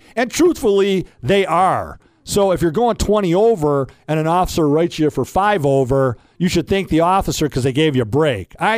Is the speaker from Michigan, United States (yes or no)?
yes; Detroit, Michigan, United States; and I grew up in Metro Detroit listening to Riff, Arthur P. and Mike Staff